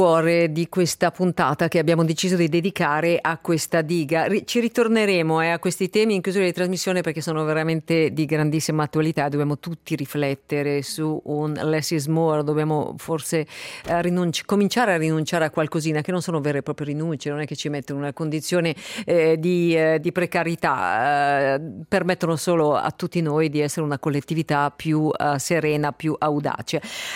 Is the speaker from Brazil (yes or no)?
no; Ticino, Switzerland; io ho un altro dialetto, vengo più dal Mendrisiotto